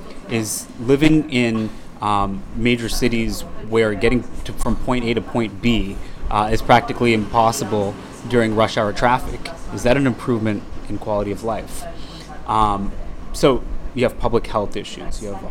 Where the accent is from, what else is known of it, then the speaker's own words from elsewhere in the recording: United States; My parents are were both born and brought up in India, and I had the privilege of being born and brought up in the United States, and I did nothing to deserve, the fact that I was born and brought up in a developed country